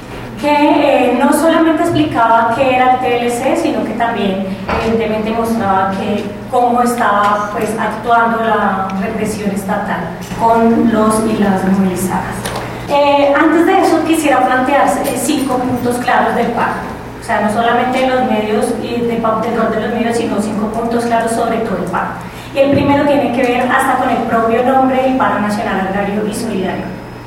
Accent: Colombia; para nosotras y nosotros como colombianos, pues es muy importante poder como comentarles un poco qué es lo que está pasando en nuestro país.

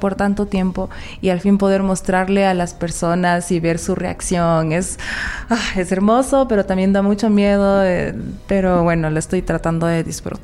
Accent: Ibarra, Imbabura, Ecuador; obviamente mis raíces del Valle del Chota siempre han estado ahí. Yo nací, crecí en Ibarra, pero yo iba todos los fines de semana, en vacaciones, siempre al Valle del Chota, a estar con mis abuelos y mi familia en general.

